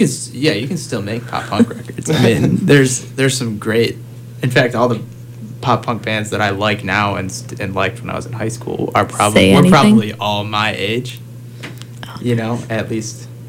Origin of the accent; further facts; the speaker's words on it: Chicago, Illinois, United States; I mean, we like, we're all from the Chicagoland area, so obviously, like, we go back and we play all the time